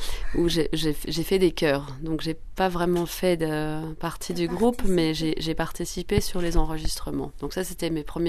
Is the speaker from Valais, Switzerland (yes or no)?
yes; Sierre, Valais, Switzerland; J'ai grandi à Sierre, donc on est très quand même assez régionaux par ici.